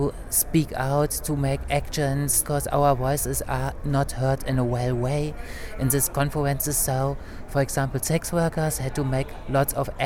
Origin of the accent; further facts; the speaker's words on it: Berlin, Germany; I am from Berlin, Germany